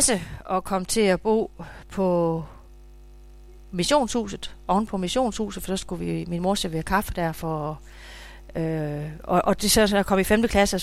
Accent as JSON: {"language": "Danish", "town": "Gammelby", "region": "Region of Southern Denmark", "country": "Denmark", "tie": "born there", "said": "Jeg er født nede i Gammelby, nede ved Læborg, hvor min farfar var sognefoged, min oldefar var sognefoged, skatterådsformand."}